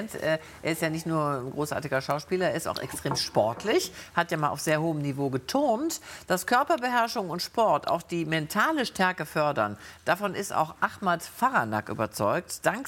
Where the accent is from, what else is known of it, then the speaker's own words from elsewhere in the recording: Northern Germany, Germany; uns Norddeutschen